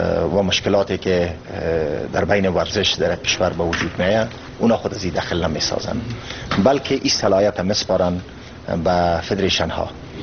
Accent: Afghanistan; افغانستان کشورم است، وطنم است،

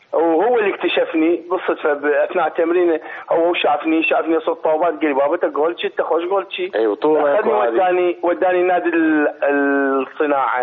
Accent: Iraq; moved away as an adult; أنا بالنسبة لي طلعت من 80 من العراق، عمري 22 سنة 21 سنة.

